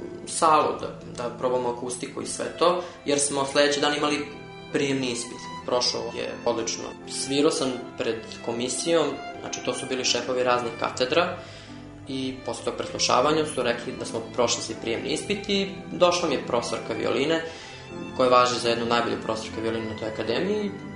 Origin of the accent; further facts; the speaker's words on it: Serbia; mi smo rekli iz Srbije